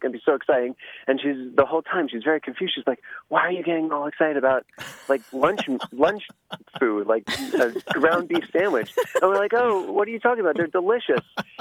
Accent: New Jersey, United States; now in San Diego, United States; I grew up in New Jersey, and I always referred to a sloppy joe as a sandwich

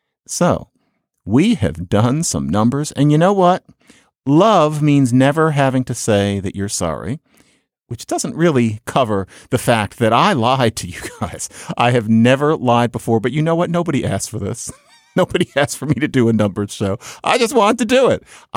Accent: Philadelphia, Pennsylvania, United States; I'm sorry, but I'm allowed to say it. I'm from Philadelphia.

